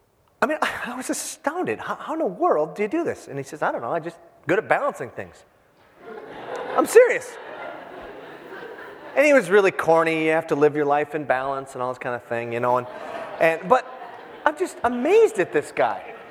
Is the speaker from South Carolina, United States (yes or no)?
no; Hibbing, Minnesota, United States; I'm from Hibbing, Minnesota, 20,000.